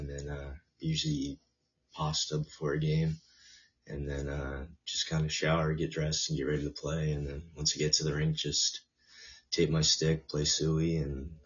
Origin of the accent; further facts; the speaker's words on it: Black Diamond, Washington, United States; Well, I'm from Black Diamond, Washington, which is about 45 minutes outside of Seattle.